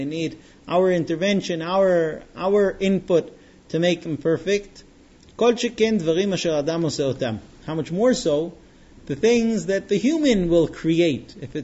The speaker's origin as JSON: {"language": "English", "country": "United States", "tie": "born or raised there", "said": "I know where I grew up in America, the common practice was that if you used the bell, you were an annoyance."}